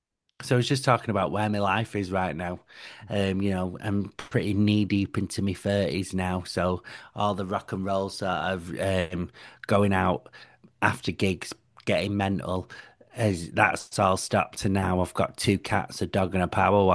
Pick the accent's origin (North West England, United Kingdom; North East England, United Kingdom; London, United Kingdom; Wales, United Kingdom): North West England, United Kingdom; Manchester; it's going to be, I'm gay and from Manchester